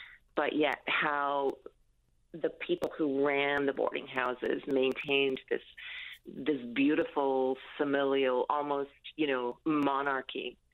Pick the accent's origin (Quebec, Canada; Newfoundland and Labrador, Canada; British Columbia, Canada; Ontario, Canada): Newfoundland and Labrador, Canada; Marystown; And so my history was that growing up in Marystown, my Uncle Bernard was what we call, I call them long road cowboys.